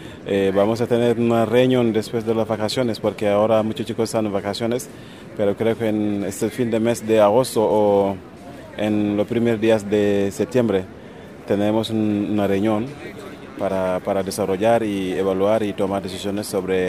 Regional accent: Senegal; now in Madrid, Spain; yo soy de Senegal y soy portavoz en el Sindicato de Manteros de Madrid. Hemos luchado aquí en todas las calles de Madrid hace más de 5 años

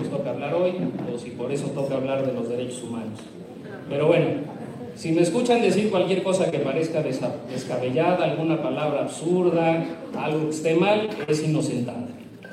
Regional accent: San Miguel Tzinacapan, Puebla, Mexico; así como lo diríamos allí, de donde somos, de San Miguel Sinacapan

